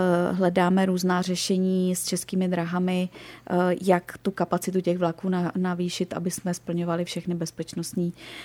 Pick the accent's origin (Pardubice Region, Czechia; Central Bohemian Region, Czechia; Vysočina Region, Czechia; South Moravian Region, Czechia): Central Bohemian Region, Czechia; Benešov; jsem z Benešova, jak říkám, v Benešově se teď realizuje obojí